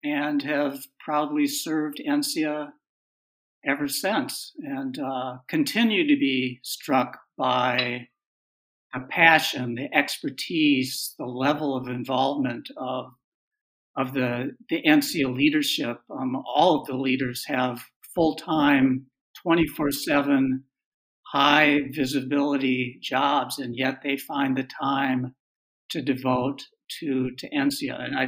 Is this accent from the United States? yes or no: yes; Minnesota, United States; I was a beekeeper in high school in my home state of Minnesota